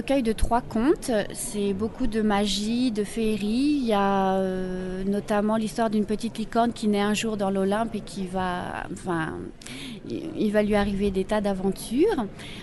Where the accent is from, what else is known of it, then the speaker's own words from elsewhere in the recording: Marmagne, Bourgogne-Franche-Comté, France; je suis de Marmagne, entre le Creusot et Autun en fait